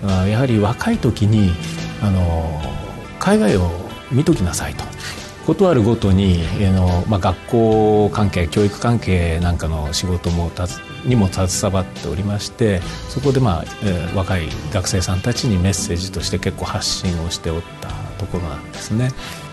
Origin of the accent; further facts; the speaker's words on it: Nagaoka, Niigata, Japan; 私もそうですし父もそうですが、長岡に生まれ育ちました。